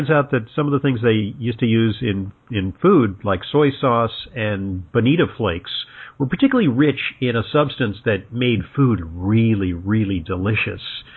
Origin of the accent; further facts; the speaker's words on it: West Coast, United States; I don't know about New York. I grew up on the West Coast.